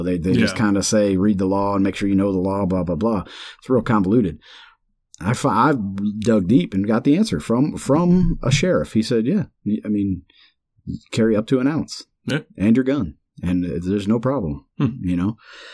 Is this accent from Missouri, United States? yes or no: yes; Missouri, United States; I think everybody knows I'm from Missouri, and that's where we're going, back to Missouri.